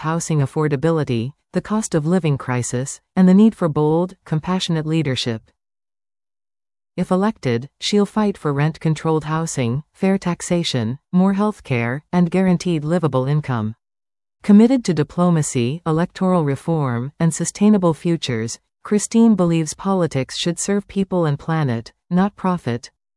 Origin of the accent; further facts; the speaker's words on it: Surrey, British Columbia, Canada; born there; also born or lived in Northern BC; I was born in Surrey, and I have lived in the Surrey, White Rock area for a total of 12 years. I finally returned home in 2021 to be near my family, after living in Northern BC. For many years.